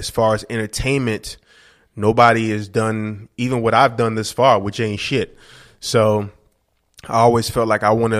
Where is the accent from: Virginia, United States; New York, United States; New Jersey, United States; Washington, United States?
New Jersey, United States; Hillside; I'm from Hillside.